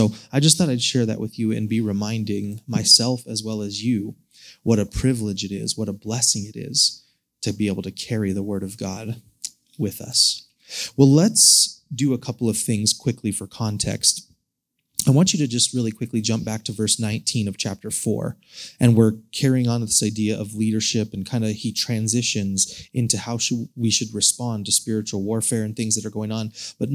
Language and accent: English; United States; I don't like suffering, especially as an American, because here's what I'm told as an American.